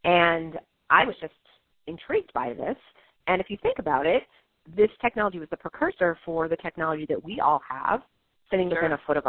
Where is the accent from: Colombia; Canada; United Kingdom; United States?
United States; Washington, District of Columbia; And I was growing up in Washington, D.C., down the street from the headquarters of the World Future Society.